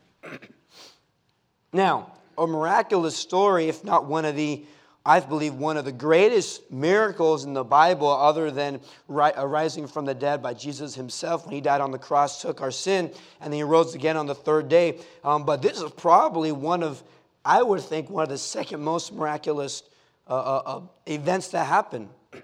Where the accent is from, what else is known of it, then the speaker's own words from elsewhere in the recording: Spain; moved away; also born or lived in Florida, United States; I was born and raised in Spain. It got about 110. Record high was 121 there in Spain.